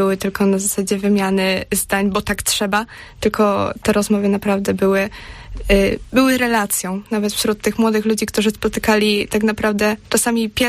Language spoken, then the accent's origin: Polish; Prudnik, Opole Voivodeship, Poland; jestem z Prudnika, z rodzinnego miasta ojca Jana